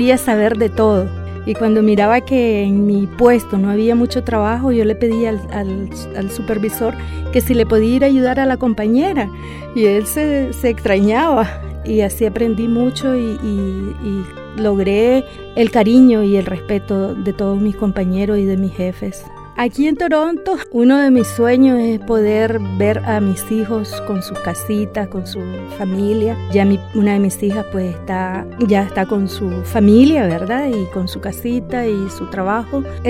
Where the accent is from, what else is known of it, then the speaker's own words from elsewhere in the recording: Nicaragua; Creo que como los nicaragüenses pasamos esta etapa de la guerra